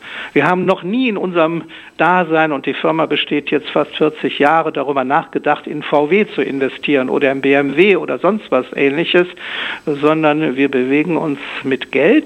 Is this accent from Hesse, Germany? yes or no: no; Düsseldorf, North Rhine-Westphalia, Germany; Also ich bin in Düsseldorf groß geworden.